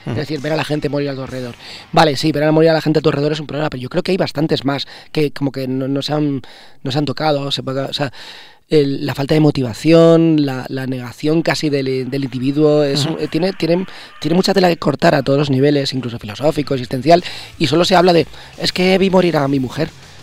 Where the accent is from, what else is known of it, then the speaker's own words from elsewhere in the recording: Pecharromán, Castile and León, Spain; ningún mortal está en mi pueblo, en Pecharromán, en Segovia?